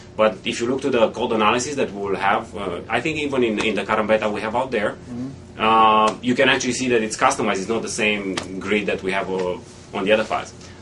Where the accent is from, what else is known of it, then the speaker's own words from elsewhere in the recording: Romania; English is a second language; I'm from Romania